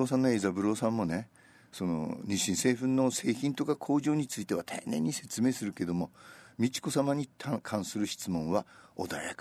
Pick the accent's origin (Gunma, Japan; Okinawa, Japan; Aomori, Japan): Aomori, Japan; accent: Tsugaru dialect; 俺も川柳大会に出て津軽弁で喋ると、あ、全国大会だなって大阪の人は思うという